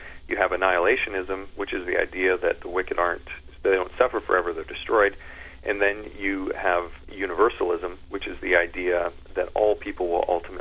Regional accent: Foam Lake, Saskatchewan, Canada; I came home from Bible camp, and I was on the farm in Foam Lake, and I remember looking out at my family working in the garden one evening

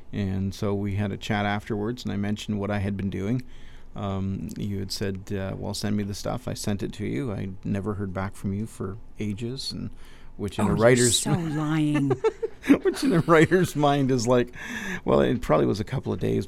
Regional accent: Edmonton, Alberta, Canada; I'm not, I'm from Edmonton

